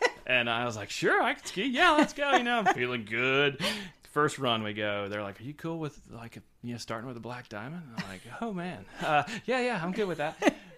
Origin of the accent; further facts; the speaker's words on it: Wilmington Island, Georgia, United States; But I didn't grow up downtown. I grew up on Wilmington Island, which was, you know, just outside, probably 20 minutes from downtown, and in the most idyllic setting imaginable. You know, we lived on the Wilmington River.